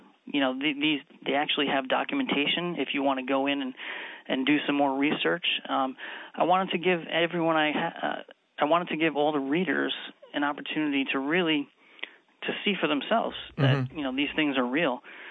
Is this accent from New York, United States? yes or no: yes; New York, United States; I grew up in Long Island, New York, which is not the Bible Belt.